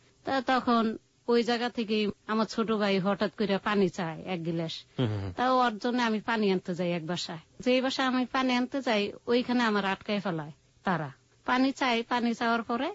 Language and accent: Bangla; Jamalpur, Mymensingh Division, Bangladesh; বাড়ি ছিল জামালপুর।